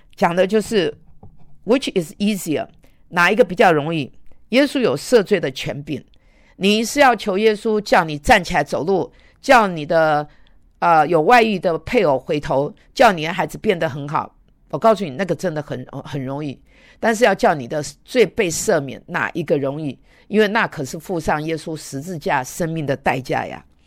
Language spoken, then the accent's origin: Chinese; China; 就好像我们中国人是很讨厌日本人